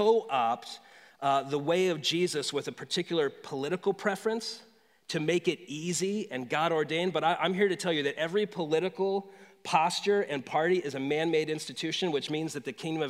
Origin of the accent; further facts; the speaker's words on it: United States; And so as an American, it's something that I've wrestled with in a liberal democracy